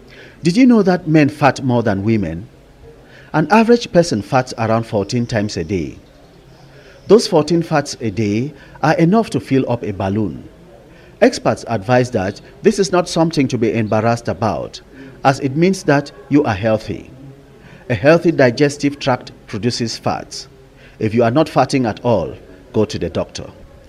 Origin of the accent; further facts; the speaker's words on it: Bamenda, Northwest Region, Cameroon; Whilst growing up in Bamenda, we would hear adults talk about common etiquette.